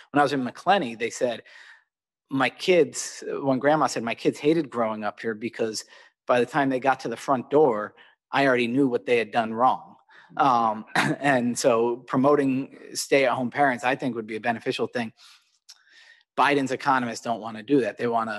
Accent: New York City, New York, United States; I went to a liberal arts college and I'm from Greenwich Village.

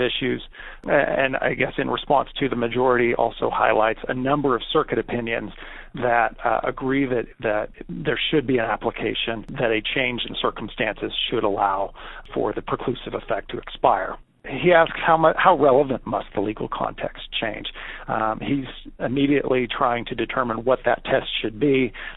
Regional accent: Northwest, United States; because I grew up in the Northwest, and only Northwesterners know how to properly say Puyallup.

